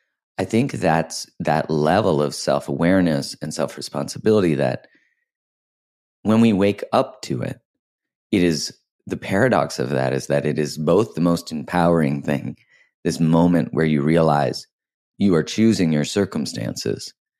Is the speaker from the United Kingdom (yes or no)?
no; Canada; when I, as a Canadian, I was super judgmental whenever he was elected